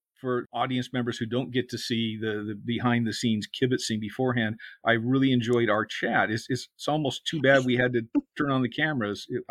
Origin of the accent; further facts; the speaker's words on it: Vancouver, Washington, United States; born there; I was born in the Pacific Northwest, Vancouver, Washington, actually. I come from kind of typical middle American blue collar background.